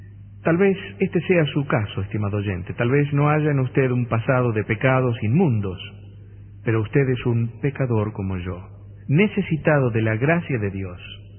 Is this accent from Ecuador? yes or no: no; Argentina; also born or lived in Spain; vivo en Argentina, aunque soy español por nacimiento y, como suelo decir, por convicción. Aunque amo esta bendita tierra a la cual llegué, o mejor dicho, me trajeron cuando solo tenía un año y medio, de la mano de una familia de inmigrantes